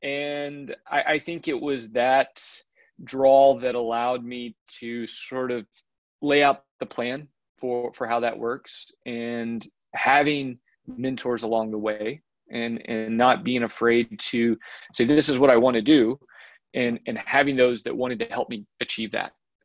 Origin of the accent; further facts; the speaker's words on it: Georgia, United States; And so I, being from North Georgia, took a job back in my hometown in Chattanooga, Tennessee.